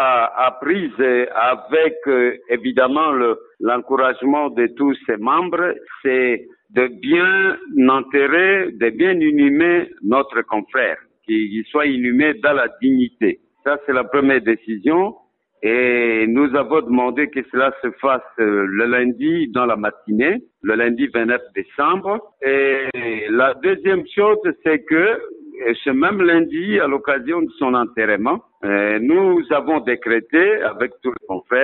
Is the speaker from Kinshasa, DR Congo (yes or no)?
no; North Kivu, DR Congo; parce que chez nous, en Nord Kivu, il n'y a pas de journaux quotidiens